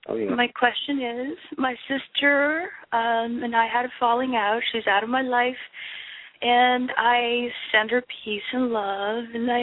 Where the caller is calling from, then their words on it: Florida, United States; Pardon me. … I'm calling from Central Florida.